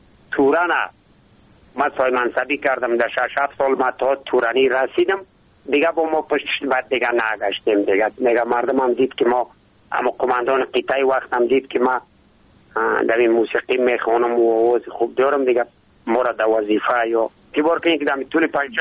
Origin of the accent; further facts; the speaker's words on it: Ishkashim, Badakhshan, Afghanistan; از امو قدیم از بابا و اجداد در ولسوالی اشکاشمی بدخشان ما زاده شدم.